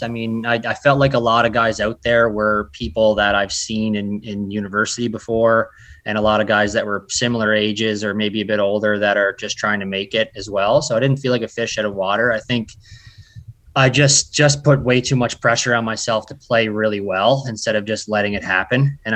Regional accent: Glace Bay, Nova Scotia, Canada; So I grew up here in Glace Bay, but I used to drive about an hour to go work with Ted Stonehouse.

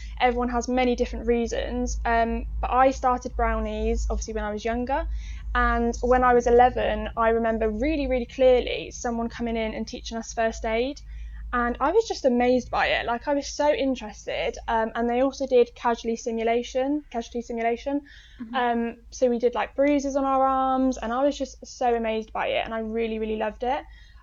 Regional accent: Oxford, South East England, United Kingdom; I'm from Oxford, but I did London Marathon 2019.

